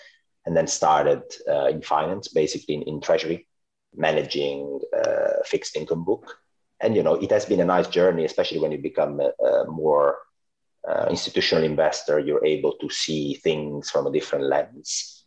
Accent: Italy; English is a second language; now in Netherlands; So basically, I'm Italian, but that's, I guess you've already gotten that by my accent in the last 20 minutes or so. But I actually live in the Netherlands, which is a small country in north of Europe.

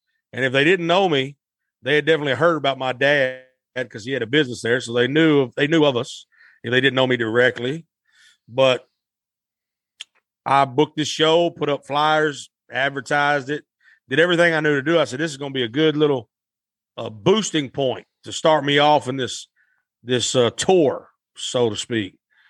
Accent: Blytheville, Arkansas, United States; So then after that, I paid in my hometown of Blytheville. I thought, what better place to start and to get a boost than from your hometown, you know, people that's going to support you, you know?

